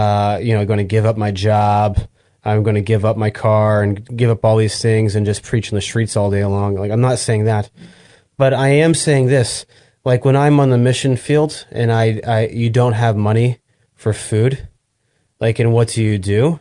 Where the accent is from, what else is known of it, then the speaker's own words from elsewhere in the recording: New England, United States; You know, I'm from New England, so a lot of people from New England are stubborn.